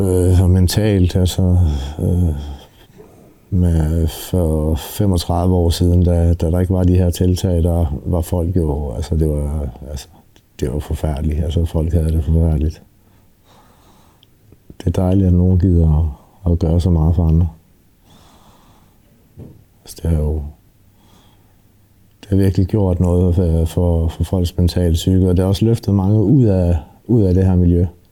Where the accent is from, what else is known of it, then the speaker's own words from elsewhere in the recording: Aarhus, Central Denmark Region, Denmark; now in Copenhagen, Denmark; og er født og opvokset i Aarhus, og bor i København